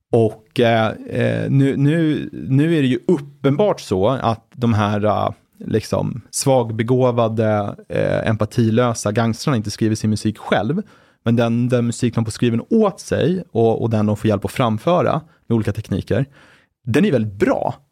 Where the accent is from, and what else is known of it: Brunna, Stockholm County, Sweden; born or raised there